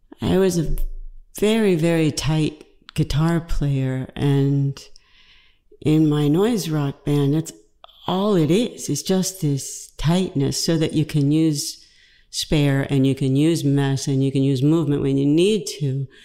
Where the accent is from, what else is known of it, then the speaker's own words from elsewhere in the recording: Georgia, United States; Yeah, and I'm from Georgia, like Vic